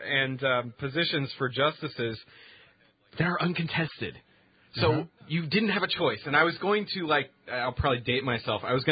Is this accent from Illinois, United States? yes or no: no; Seattle, Washington, United States; Maybe it's that I am from King County in Seattle, but I also find that Dan Savage does a great job representing the city